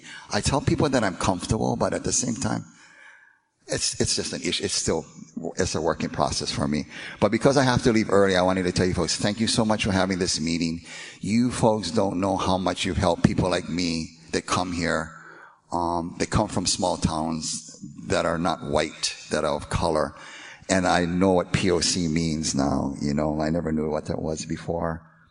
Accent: Hawaii, United States; In Hawaii, we call them haoles. Because where I grew up, you know, I'm Hawaiian, I'm Portuguese, Puerto Rican, and we're crazy people.

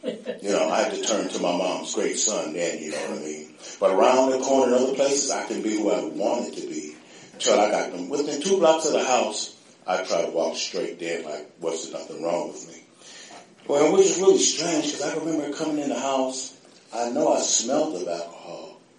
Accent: Oakland, California, United States; I was raised right out here, and I was raised in Oakland. Never came to North Oakland much, but I'm here now. I actually live in North Oakland, grew up in East Oakland.

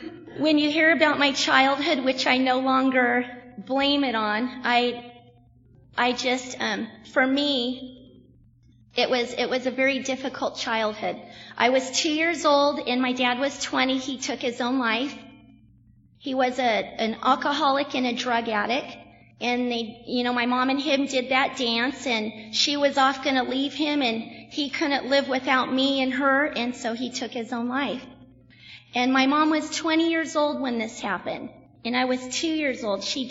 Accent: California, United States; My brother's 2 years younger than I, and we grew up in Southern California.

